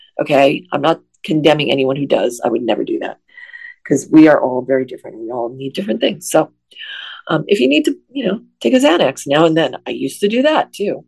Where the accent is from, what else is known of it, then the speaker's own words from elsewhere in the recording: New Jersey, United States; Because it is, since I am originally from New Jersey, it's such a fond memory for me in so many ways.